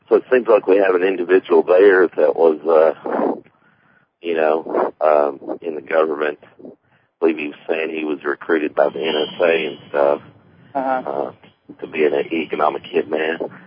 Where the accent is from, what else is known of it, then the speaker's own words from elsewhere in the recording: Kentucky, United States; I'm from Kentucky.